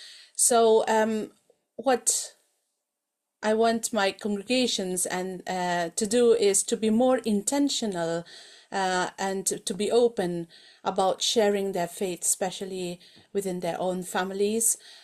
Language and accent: English; Mizoram, India; English is a second language; now in Wales, United Kingdom; I'm originally from Mizoram, from the northeast part of India, and I've been working here in Wales since 2011 with the Presbyterian Church of Wales.